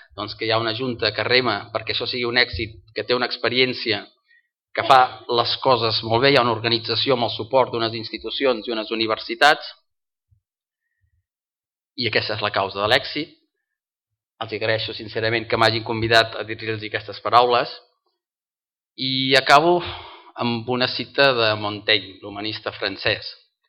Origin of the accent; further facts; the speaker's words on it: Santa Coloma de Farners, Catalonia, Spain; now in Arenys de Munt, Spain; jo sóc fill de Santa Coloma de Farners. I els meus pares són de Santa Coloma de Farners, molt vellets, encara estan allà, i els meus fills són d'Arenys de Munt i jo sóc, doncs mira, una mica de cada lloc, no?